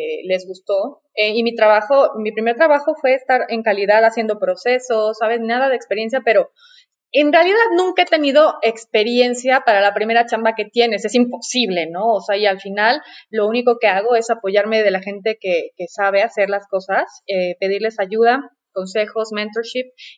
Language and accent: Spanish; Mexico City, Mexico; born there; Nací en la Ciudad de México, por suerte, porque en realidad yo estaba destinada a nacer en La Paz, Baja California Sur. Mi familia es de La Paz, de La Baja, de La Hermosa, de La Playita. Somos familia costeña en el norte de del país.